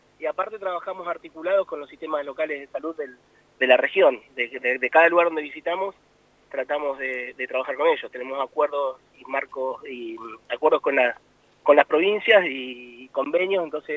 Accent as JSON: {"language": "Spanish", "town": "Bahía Blanca", "region": "Buenos Aires Province", "country": "Argentina", "moved": "as an adult", "lives_now": "La Plata, Argentina", "said": "Platense por adopción porque soy de Bahía Blanca."}